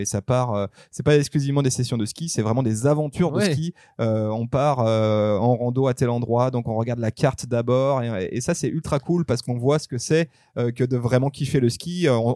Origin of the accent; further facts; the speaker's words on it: Auvergne-Rhône-Alpes, France; born there; je suis né dans la Dynastar Valley, on va dire, c'est-à-dire dans la haute vallée de l'Arve